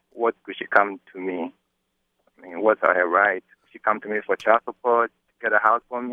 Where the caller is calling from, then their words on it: Philadelphia, Pennsylvania, United States; West Philadelphia.